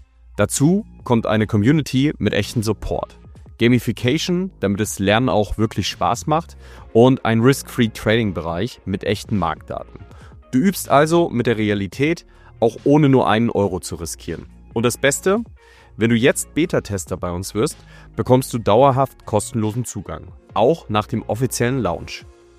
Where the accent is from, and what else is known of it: Hesse, Germany; now in Hamburg, Germany